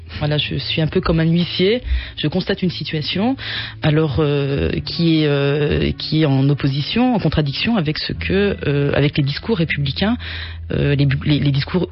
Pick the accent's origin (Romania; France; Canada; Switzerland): France; first language French; je suis algérienne et en réalité, je suis française. Vous voyez, je suis française parce que ma première langue c'est le français, c'est une réalité. J'ai vécu en France, j'ai une sensibilité française, j'ai une culture française